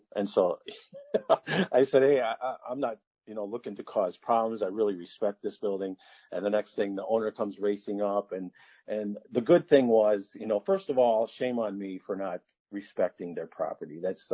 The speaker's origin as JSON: {"language": "English", "town": "Mineral", "country": "United States", "tie": "born or raised there", "said": "I grew up in Mineral, so I get it."}